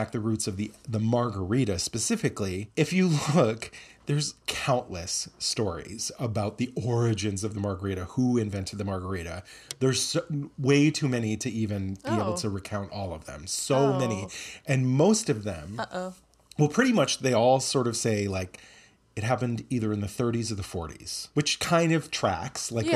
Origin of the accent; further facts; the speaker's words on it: United States; And I'm going to mix stuff with it because I'm American.